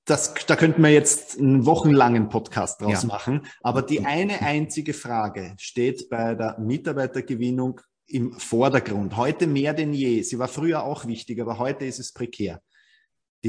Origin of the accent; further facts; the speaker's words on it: Vienna, Austria; ich komme aus Wien, aus Österreich.